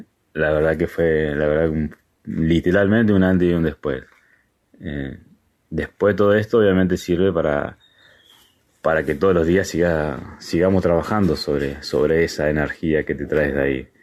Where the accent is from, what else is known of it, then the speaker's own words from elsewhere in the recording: Santa Fe, Argentina; yo soy de Santa Fe.